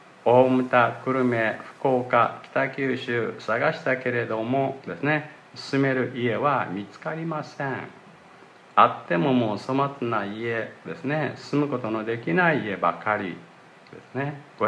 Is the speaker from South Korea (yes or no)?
yes; South Korea; now in Japan; 私たちは韓国から来た牧師です。